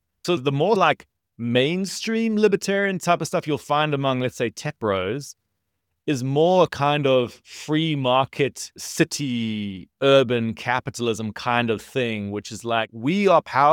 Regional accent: South Africa; I'm from South Africa

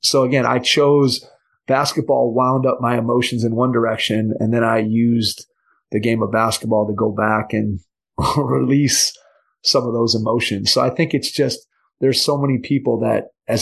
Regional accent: Cleveland, Ohio, United States; and I'm from Cleveland, Ohio, so I was a Cavs fan

